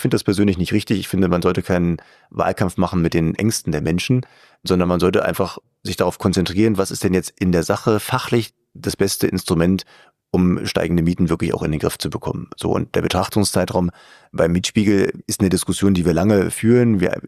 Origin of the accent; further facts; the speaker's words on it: Berlin, Germany; ich komme aus Berlin, bis 89 hatten wir solche Zustände in der Stadt, jedenfalls im einen Teil der Stadt.